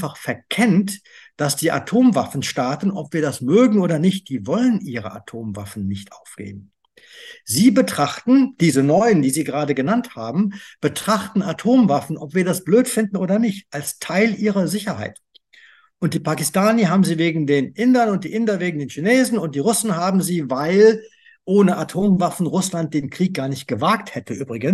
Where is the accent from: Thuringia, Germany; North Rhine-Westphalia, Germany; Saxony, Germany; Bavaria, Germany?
North Rhine-Westphalia, Germany; Bonn; Ich komme aus Bonn.